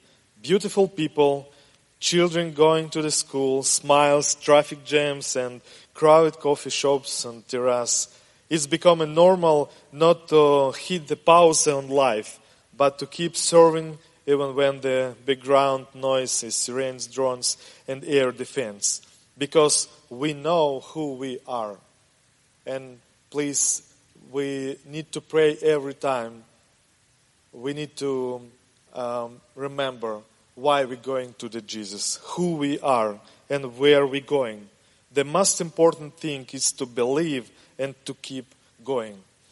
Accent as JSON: {"language": "English", "region": "Texas", "country": "United States", "accent": "East Texas", "said": "Sorry, my East Texas accent, but I hope you understand me."}